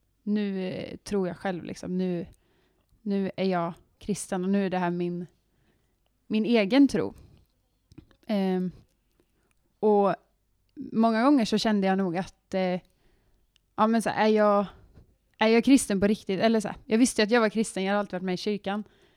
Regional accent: Vänersborg, Västra Götaland County, Sweden; Jag är uppvuxen i kyrkan. I missionskyrkan i Vänersborg, där jag kommer ifrån.

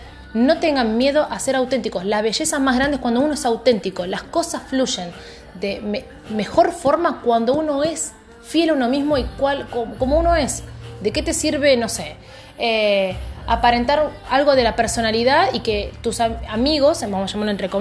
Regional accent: Argentina; así somos nosotros, así somos los argentinos.

